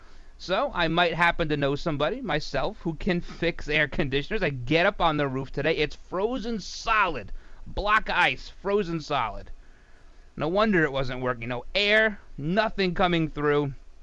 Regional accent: New York, United States; Now, interestingly enough, Todd is from Indiana, and I'm from New York.

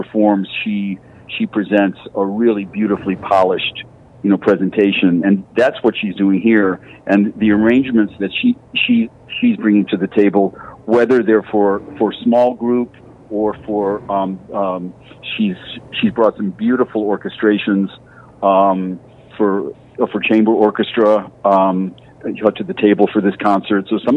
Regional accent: Rochester, New York, United States; but in my hometown of Rochester, I could turn on the radio

